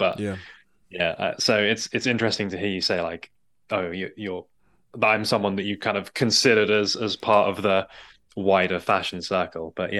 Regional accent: East of England, United Kingdom; I am from the UK. I grew up just north of London, a place called Hertfordshire, which is, home counties. My accent is very typical of that, so you can definitely geolocate me just by the way that I talk.

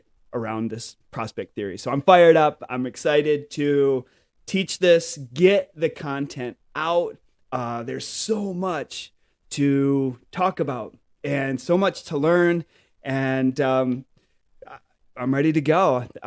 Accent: Grand Rapids, Michigan, United States; I'm a boy from Grand Rapids, Michigan. So that's where I was born and raised, up in Grand Rapids. That is the west side of Michigan.

